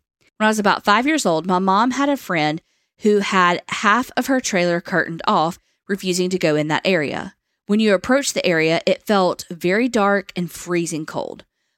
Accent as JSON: {"language": "English", "region": "Louisiana", "country": "United States", "lives_now": "Houston, United States", "said": "I'm from North Louisiana, currently live in Houston, so you guys really make me feel like I'm listening to some old friends from home telling stories."}